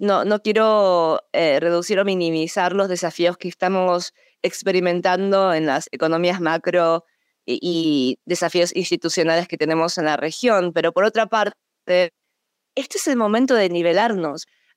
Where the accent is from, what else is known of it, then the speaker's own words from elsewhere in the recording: Buenos Aires, Argentina; moved away as an adult; also born or lived in Seoul; Yo nací en Seúl y a los 6 años me fui a Argentina, en donde crecí de los 6 años a los 18 años. Fui a una escuela muy local, el Colegio Nacional de Buenos Aires.